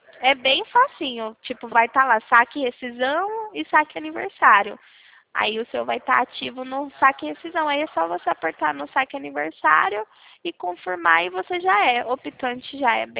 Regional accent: Rio Claro, São Paulo, Brazil; eu também sou de Rio Claro.

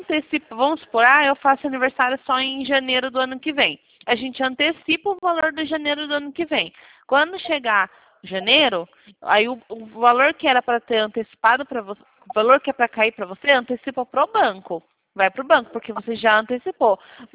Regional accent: São Carlos, São Paulo, Brazil; mas eu sou de São Carlos. É perto também.

